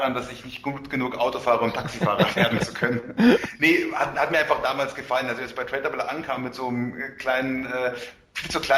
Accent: Munich, Bavaria, Germany; born there; ich bin 29 Jahre alt, in München geboren, habe dort dann auch Philosophie studiert

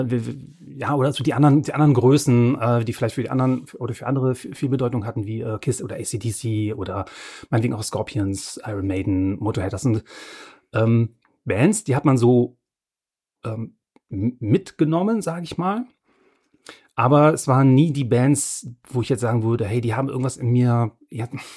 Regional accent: Bonn, North Rhine-Westphalia, Germany; ich komme ja aus Bonn, da bin ich ja geboren worden

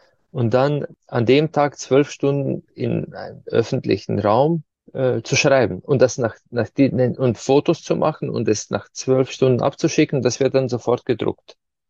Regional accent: Ptuj, Slovenia; die bei uns in der Stadt, wo ich herkomme, Ptuja, ja, bei Fastnacht den Winter vertreibt.

